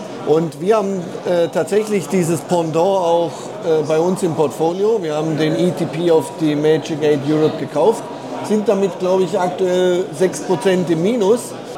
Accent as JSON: {"language": "German", "country": "Switzerland", "said": "weil wir als Schweizer natürlich eher gern die Ausschüttung haben"}